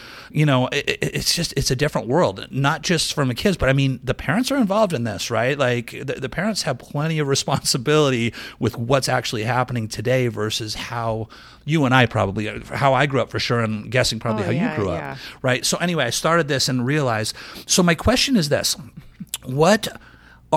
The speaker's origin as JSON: {"language": "English", "town": "Seattle", "region": "Washington", "country": "United States", "tie": "born or raised there", "said": "I grew up in Seattle. My parents hired me as a janitor at the Greyhound bus station in downtown Seattle."}